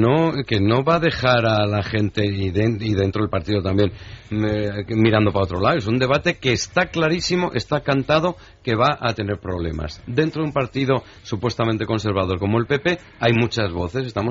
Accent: Zamora, Castile and León, Spain; Yo cuando oigo a la alcaldesa de Zamora, que es mi pueblo

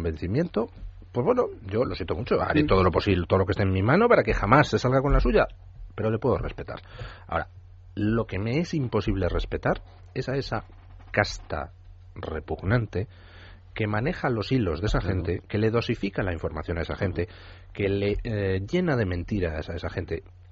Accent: Madrid, Community of Madrid, Spain; Yo soy madrileño

